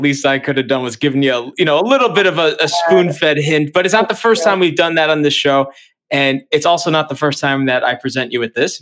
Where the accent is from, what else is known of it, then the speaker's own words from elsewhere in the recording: Long Island, New York, United States; And I grew up in Long Island.